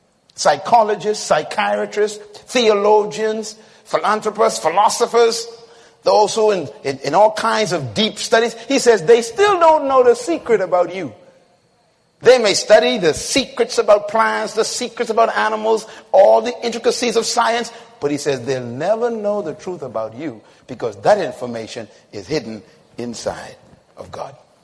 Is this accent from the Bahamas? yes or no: yes; Bain Town, New Providence, Bahamas; born there; when I was born in Bain Town, in that environment, everybody was telling me what I should be.